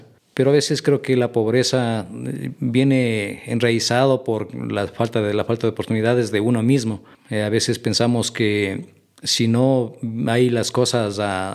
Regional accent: San José de Minas, Pichincha, Ecuador; yo también soy de San José de Minas. Mi barrio donde yo nací se llama La Merced.

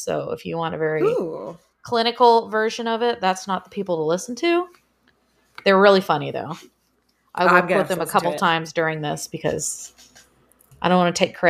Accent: Texas, United States; You know, I'm from Texas. Let's do something for Texas.

